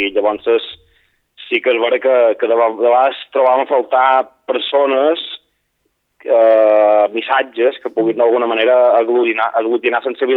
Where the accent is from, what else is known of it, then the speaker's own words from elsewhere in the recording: Balearic Islands, Spain; dir que els mallorquins, escolta, no som perifèria de res, som el centre del món.